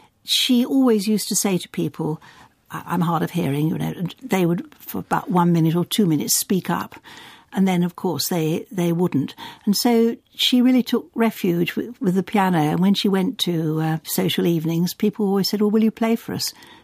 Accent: Leicester, East Midlands, United Kingdom; when I was a child, when I was growing up in Leicester, they had a marvellous

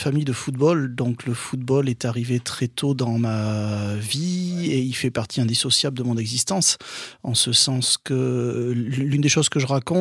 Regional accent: Bordeaux, Nouvelle-Aquitaine, France; Bon, moi, donc, je suis de Bordeaux, j'allais au stade à Bordeaux.

